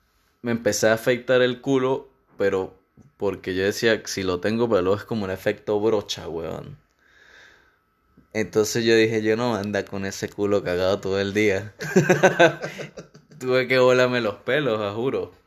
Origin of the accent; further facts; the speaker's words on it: La Ceiba, Venezuela; Es que yo ni siquiera soy de San Cristóbal, yo soy de La Ceiba. Entonces yo salto de La Ceiba para San Cristóbal.